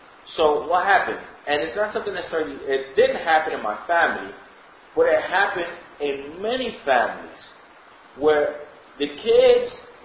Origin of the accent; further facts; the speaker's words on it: Panama; But then I tell them, "Oh yeah, I'm Panamanian."